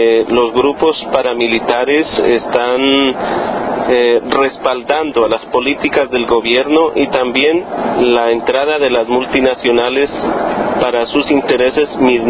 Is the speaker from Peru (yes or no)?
no; Cauca, Colombia; soy del Resguardo Indígena de Honduras, delegado a la Comisión Política del Consejo Regional Indígena del Cauca